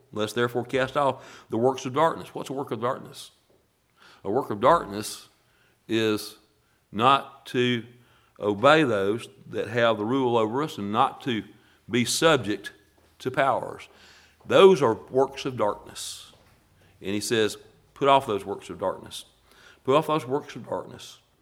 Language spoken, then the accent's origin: English; Scotland, United Kingdom; I'm Scottish.